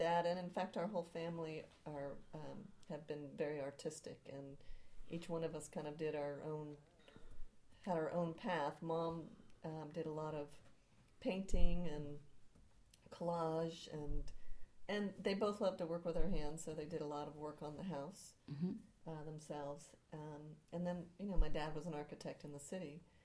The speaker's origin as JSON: {"language": "English", "region": "California", "country": "United States", "tie": "born there", "said": "So I was born here in Marin County at Marin General."}